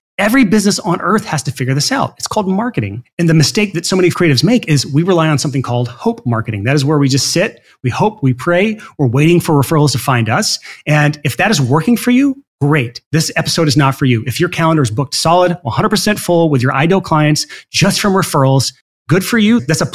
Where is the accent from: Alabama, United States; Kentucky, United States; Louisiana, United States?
Alabama, United States; And I say tongue in cheek, and I can say this because I'm from Alabama.